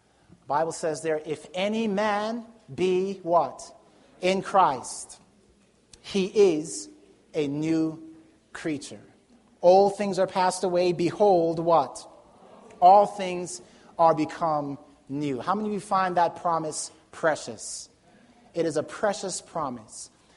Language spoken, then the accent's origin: English; Jamaica; born there; I was born in Jamaica. Not that Jamaica was an empty, void, dark place. I just happened to be born in Jamaica.